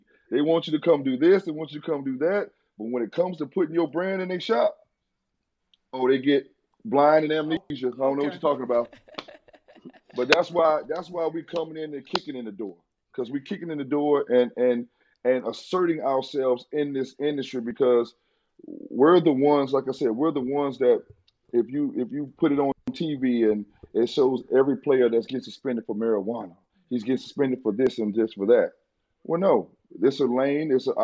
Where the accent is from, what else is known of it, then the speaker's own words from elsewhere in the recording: Tallahassee, Florida, United States; because I'm from Tallahassee. Their first dispensary was here. I'm the hometown hero here.